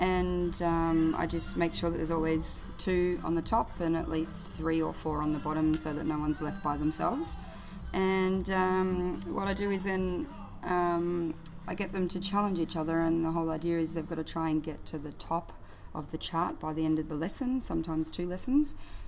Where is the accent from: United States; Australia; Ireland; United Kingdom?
Australia; now in Frankfurt, Germany; I am originally from Australia, but I'm teaching at Metropolitan School in Frankfurt, and I've been there for almost 2 years.